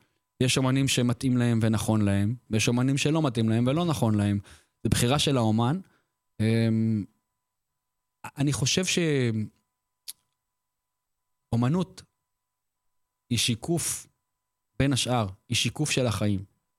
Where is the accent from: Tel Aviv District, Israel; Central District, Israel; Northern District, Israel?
Central District, Israel; Yavne; אני גדלתי בשכונה של אנשי צבא, ביבנה.